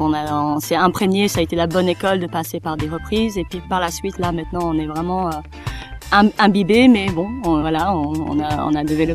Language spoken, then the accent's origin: French; England, United Kingdom; French is a second language; Je suis anglaise, donc j'ai la chance … donc je suis née en Angleterre